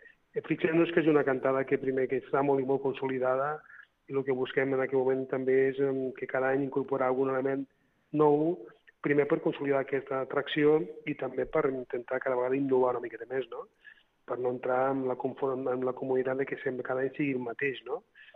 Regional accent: Andalusia, Spain; first language Spanish; Catalan is a second language; also born or lived in Catalonia; jo soc andalús, soc català, i no tinc cap mena de problema

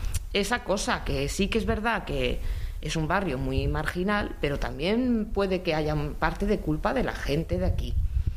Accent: Santa Eugènia, Catalonia, Spain; jo soc de Santa Eugènia. Llevo viviendo aquí 18 años

